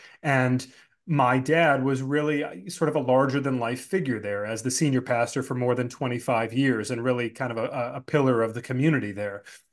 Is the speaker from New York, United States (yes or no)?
no; Brighton, Michigan, United States; family had moved a few times, and we wound up settling in a suburb of Detroit. Brighton, Michigan was my hometown.